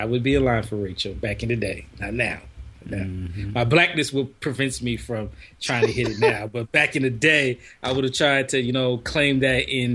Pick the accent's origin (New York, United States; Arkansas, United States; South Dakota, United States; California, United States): California, United States; Los Angeles; to see my struggle growing up in South Central LA.